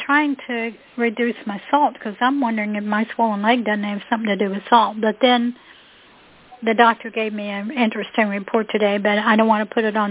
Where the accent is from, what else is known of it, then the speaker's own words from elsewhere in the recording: Huntington, West Virginia, United States; But actually, my mother was a Rosie the Riveter, and I grew up in Huntington, West Virginia.